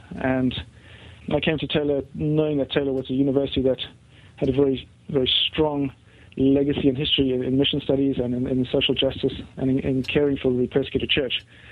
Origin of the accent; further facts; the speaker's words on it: South Africa; I would go back to my time as a South African growing up under apartheid and really experiencing an unjust system